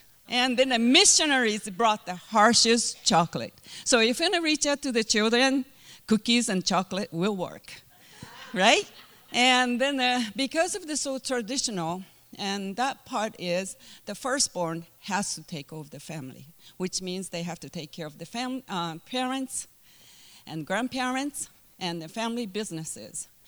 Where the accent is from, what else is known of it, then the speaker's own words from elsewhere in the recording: Japan; English is a second language; moved away; You know that you can tell I'm not from the United States. You're right. I was born in Japan, and I'm a southerner, and my town was 80,000 people.